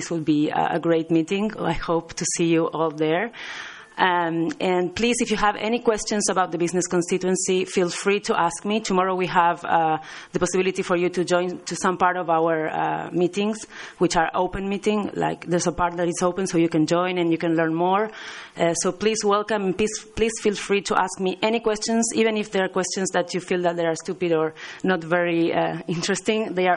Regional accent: Argentina; So just to remind you that I'm from Argentina.

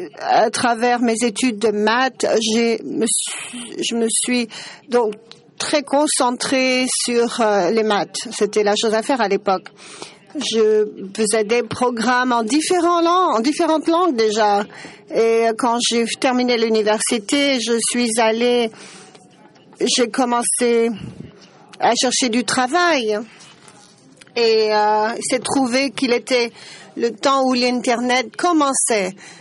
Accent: Turkey; Je suis de Turquie.

